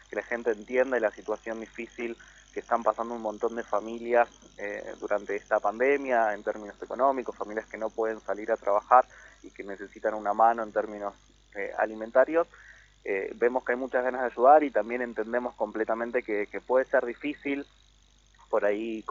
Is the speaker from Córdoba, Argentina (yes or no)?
no; Concordia, Entre Ríos, Argentina; now in Buenos Aires, Argentina; Yo soy de Concordia, actualmente vivo en la ciudad de Buenos Aires